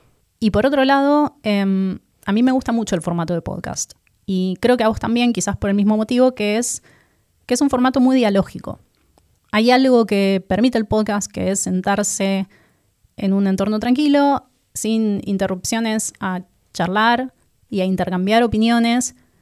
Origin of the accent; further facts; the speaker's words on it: Buenos Aires, Argentina; now in Sweden; nosotros somos argentinos, ambos de Buenos Aires. Ya se deben haber dado cuenta por nuestros acentos y nuestro violento sentido del humor.